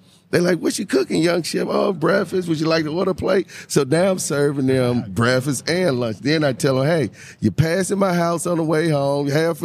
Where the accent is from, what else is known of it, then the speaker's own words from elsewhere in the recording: Mississippi, United States; I started out at a young age, growing up in Mississippi. My father was Creole, and my father was a chef.